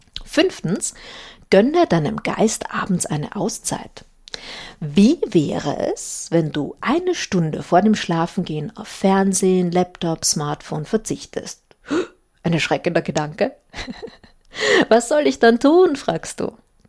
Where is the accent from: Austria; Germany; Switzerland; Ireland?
Austria; Ich bin ja Österreicher aus ganzem Herzen.